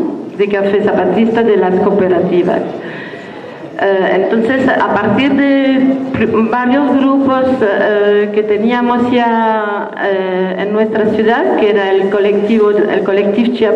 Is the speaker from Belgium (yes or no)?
yes; Liège, Wallonia, Belgium; Venimos de Bélgica, de la ciudad de Lieja